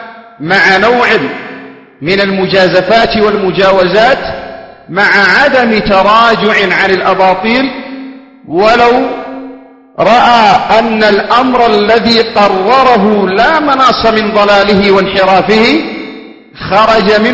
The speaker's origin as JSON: {"language": "Arabic", "country": "Yemen", "said": "من أول نشوء الفتن وظهورها عندنا في اليمن من عام 1410"}